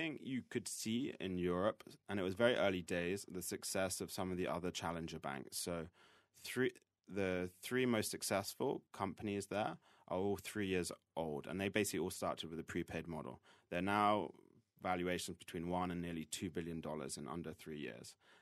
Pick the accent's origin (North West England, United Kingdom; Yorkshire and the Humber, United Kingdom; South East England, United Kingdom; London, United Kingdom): London, United Kingdom; I'm originally from London